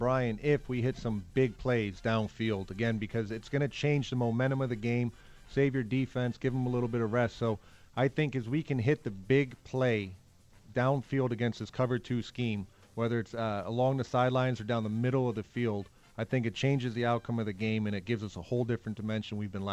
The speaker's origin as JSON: {"language": "English", "town": "Timberlake", "region": "Ohio", "country": "United States", "tie": "born or raised there", "said": "See, I remember growing up in Timberlake, Ohio, I wore a Superman outfit with boxing gloves."}